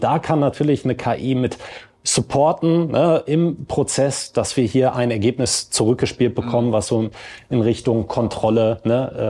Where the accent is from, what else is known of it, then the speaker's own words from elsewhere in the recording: Detmold, North Rhine-Westphalia, Germany; Ich habe auch 10 Jahre im Rheinland gelebt, bin dann aber in meine Heimat nach Ostwestfalen, nach Detmold gezogen, von daher nicht weit von euch hier in Bielefeld entfernt.